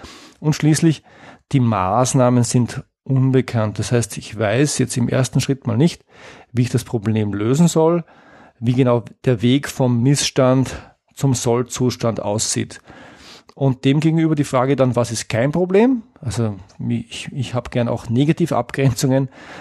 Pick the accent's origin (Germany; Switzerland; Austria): Austria; ich komme aus Österreich und lebe in Wien.